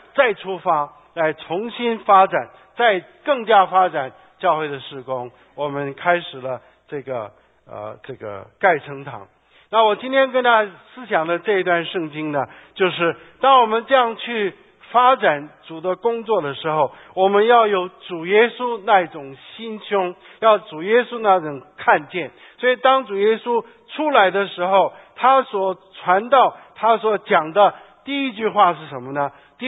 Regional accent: China; now in United States; 我是一个中国人，我现在来到美国

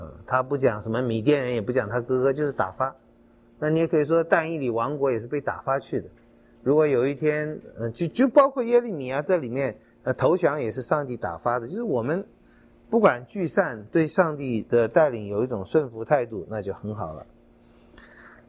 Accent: Taiwan; 我们台湾人

